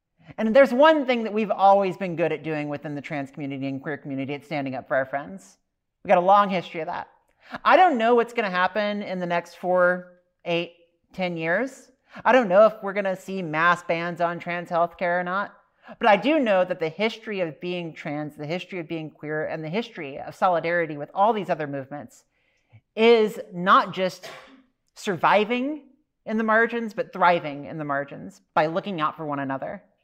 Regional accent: Louisiana, United States; I am originally from Louisiana. I come from the swamps in Louisiana. And 20 years ago, as a young queer kid, it was very hard.

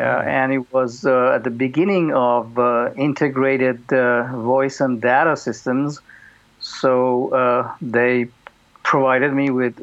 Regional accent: Iran; English is a second language; moved away as an adult; I was born and raised in Iran

